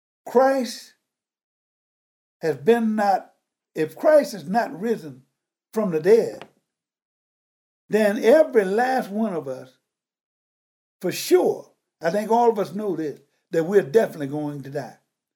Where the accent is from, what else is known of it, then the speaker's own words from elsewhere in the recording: Mississippi, United States; born there; And this was a rich white lady who lived in the city where I was born in Bahia, Mississippi.